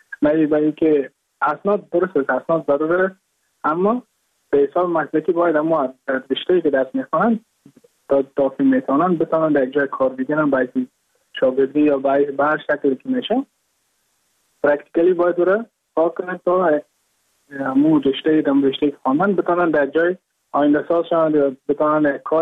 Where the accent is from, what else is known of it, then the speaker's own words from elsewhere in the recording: Mazar-i-Sharif, Balkh, Afghanistan; moved away as an adult; now in Goa, India; از مزار شریف هستم، از قریه شیرآباد که از قریه درفتاده مزار شریف بخش میباشم، که که ما در سال 2019 ماه جون به هندوستان آمدم